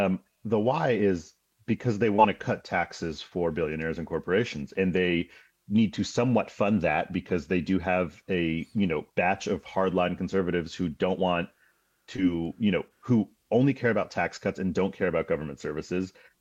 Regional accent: United States; And as an American, as a person living their day-to-day life, that's what I would hope people are able to focus on more.

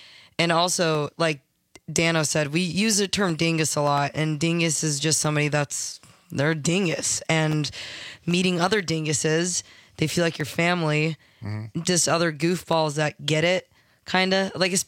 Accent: Lake Geneva, Wisconsin, United States; also born or lived in Elkhorn; now in Sturgeon Bay, United States; Yeah, born and raised Wisco girl. I was born in, technically I was born in Elkhorn, Wisconsin. I grew up in Lake Geneva, and I moved to Sturgeon Bay full time about 6 years ago.

